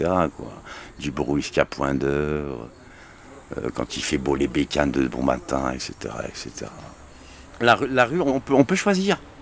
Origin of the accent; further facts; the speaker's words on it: Morocco; now in Lyon, France; il ne va jamais me le donner, je suis un Marocain. J'ai une tête de maghrébin.